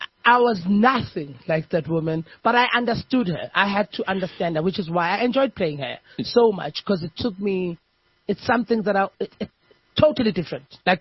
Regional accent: Empangeni, KwaZulu-Natal, South Africa; Mpangeni, anyway.

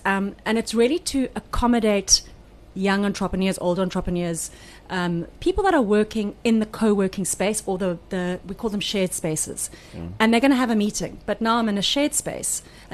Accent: Cape Town, Western Cape, South Africa; I'm from Cape Town.

